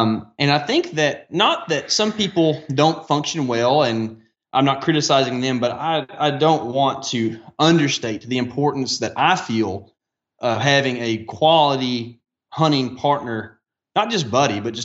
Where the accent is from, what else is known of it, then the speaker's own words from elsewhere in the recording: the South, United States; But it's just funny as a Southerner, like it sticks out.